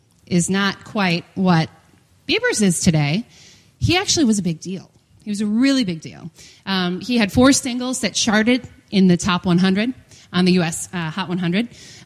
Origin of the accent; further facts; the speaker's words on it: Milwaukee, Wisconsin, United States; Anyway, so I'm from Milwaukee, Wisconsin.